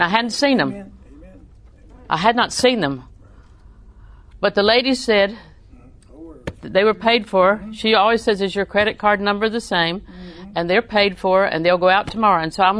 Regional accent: Auburndale, United States; I was raised in Auburndale, so that's what you get.

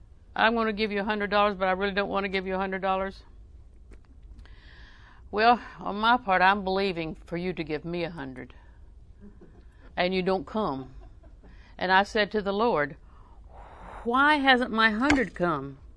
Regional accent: Auburndale, Florida, United States; because I was raised in Auburndale.

